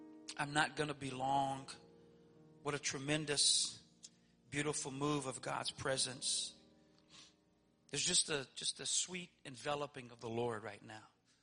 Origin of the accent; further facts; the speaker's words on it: Louisiana, United States; Now, I'm from South Louisiana, and I love Cajun food.